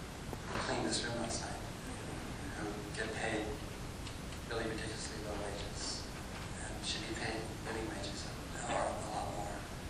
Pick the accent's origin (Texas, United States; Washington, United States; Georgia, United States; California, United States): California, United States; Berkeley; So I started doing research, and I grew up in Berkeley. My father taught at the library, so I'm a little research rat.